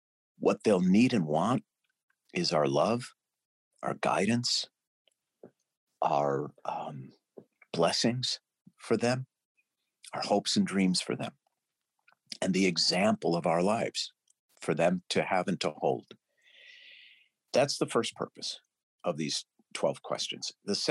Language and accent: English; St. Louis Park, Minnesota, United States; born there; You know, the fact that I was born in St. Louis Park, Minnesota in 1960 doesn't really tell you much about me.